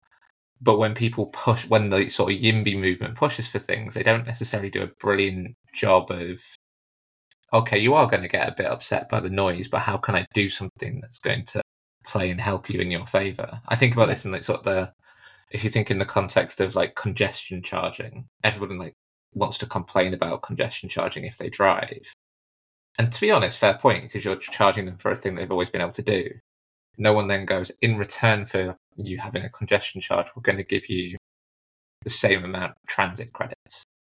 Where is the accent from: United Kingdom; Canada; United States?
Canada; He's saying that he's seen that I was from Canada